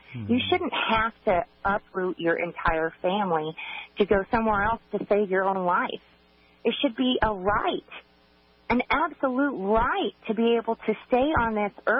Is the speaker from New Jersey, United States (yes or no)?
no; Garden City, Kansas, United States; Well, I grew up in Garden City, Kansas, and I was diagnosed with Crohn's disease in 2002.